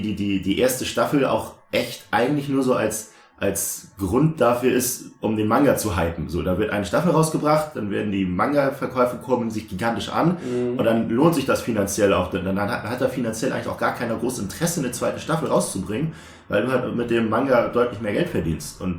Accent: Mendig, Rhineland-Palatinate, Germany; Also wir sind aus Mendig, 2 Jahre vorher sind wir zurückgefahren nachts

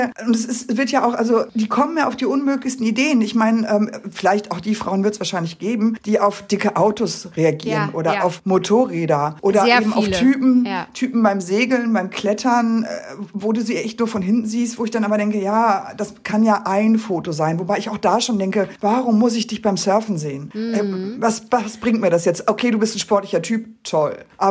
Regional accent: North Rhine-Westphalia, Germany; ich komme aus dem Ruhrgebiet und wir machen da keine Unterschiede.

